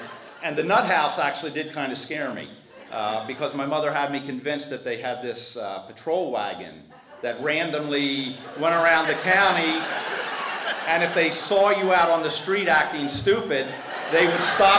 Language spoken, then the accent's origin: English; West Chester, Pennsylvania, United States; I was raised in Westchester, which is a really nice little town about 25 miles west of Philadelphia.